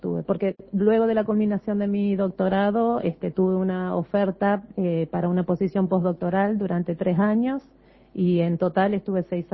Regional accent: Santa Fe, Argentina; also born or lived in Germany; soy santafesina, hice mi carrera universitaria en Santa Fe. Inicié mis estudios de doctorado en Santa Fe y a mediados de mi doctorado viajé a Alemania a culminar mis estudios de doctorado.

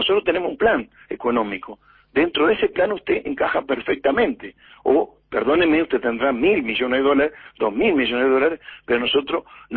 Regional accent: Uruguay

